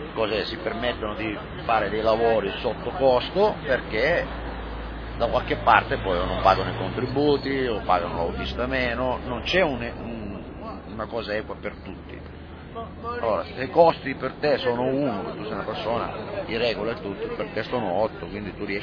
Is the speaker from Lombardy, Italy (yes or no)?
yes; Sondrio, Lombardy, Italy; io vengo da Sondrio, io vengo da Sondrio